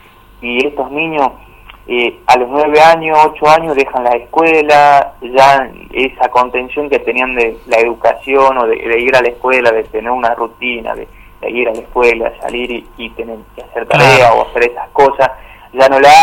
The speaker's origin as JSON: {"language": "Spanish", "town": "Morillo", "region": "Salta", "country": "Argentina", "said": "yo que soy de acá de Morillo y que me tocó vivir"}